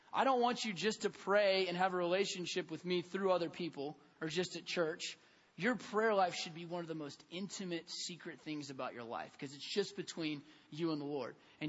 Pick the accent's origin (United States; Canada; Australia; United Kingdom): United States; And living in America and growing up in America, we've heard the American dream, which in a lot of ways is the American lie.